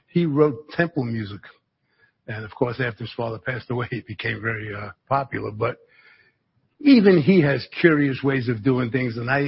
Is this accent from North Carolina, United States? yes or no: no; New York, United States; but my father I grew up with him in New York, and in New York, they used to say it's a 10:13